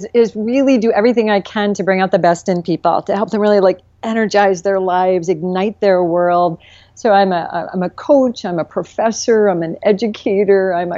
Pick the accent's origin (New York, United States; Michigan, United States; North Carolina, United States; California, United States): Michigan, United States; Flint; I started out, I grew up in Flint, Michigan, which is in the news a lot with a lot of problems right now and had some issues growing up. So I grew up in a factory town